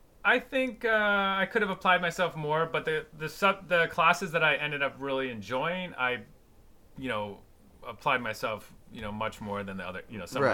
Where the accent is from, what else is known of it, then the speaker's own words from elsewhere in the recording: Bristol, Rhode Island, United States; Yeah, I grew up in Bristol, Rhode Island, and home of, you know, the big 4th of July celebrations every year, where the town, you know, quadruples in size.